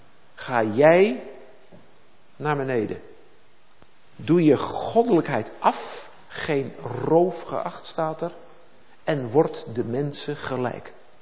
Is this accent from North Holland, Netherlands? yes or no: yes; Bussum, North Holland, Netherlands; De mensen waar ik vandaan kom, in Bussum, zijn mensen.